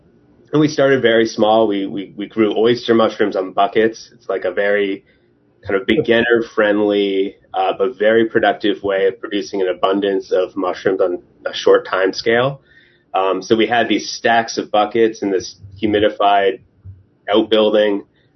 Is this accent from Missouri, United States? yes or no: no; Portland, Maine, United States; I'd moved from my home. I grew up in Portland, Maine. I moved up to kind of right outside of Acadia National Park on an island off the coast of kind of down east Maine.